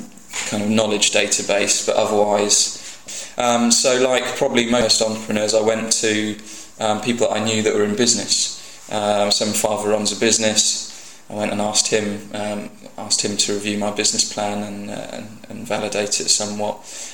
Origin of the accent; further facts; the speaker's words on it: Cambridge, East of England, United Kingdom; I mean, I grew up in Cambridge, so I do have a number of contacts